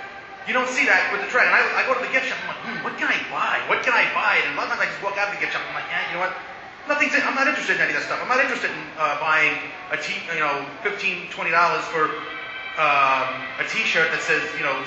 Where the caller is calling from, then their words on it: Maspeth, New York, United States; from Maspeth, Queens.